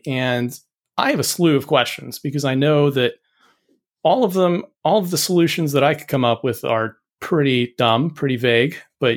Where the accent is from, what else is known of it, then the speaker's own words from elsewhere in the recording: Texas, United States; I'm from Texas. Yeah, I'm from the west of the Texas.